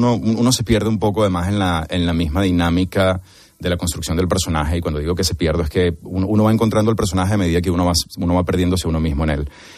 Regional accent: Venezuela; moved away; Porque yo siento que, como muchos venezolanos, como bien dices tú, 7.7 millones de los que ya no estamos, tenemos esa culpa

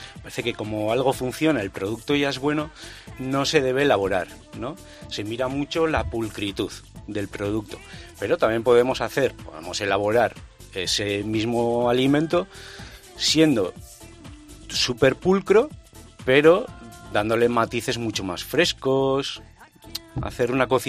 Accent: Basque Country, Spain; yo soy vasco

